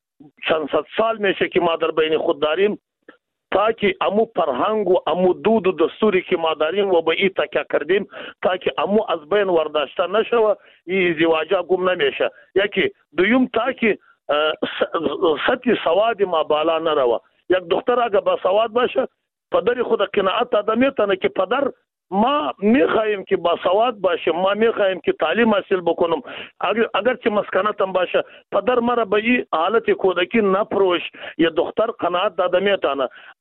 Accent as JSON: {"language": "Persian", "country": "Afghanistan", "said": "ما و شما از افغانستان هستیم، شما هم از ما افغانستان هستیم"}